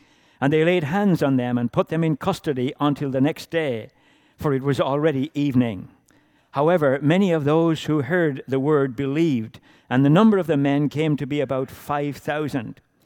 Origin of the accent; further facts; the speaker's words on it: Ireland; accent: Irish; my accent is Irish, or kind of, I don't know what it is now, but just for those who don't know where I come from, save you worrying about that all the time. I come from Southern Ireland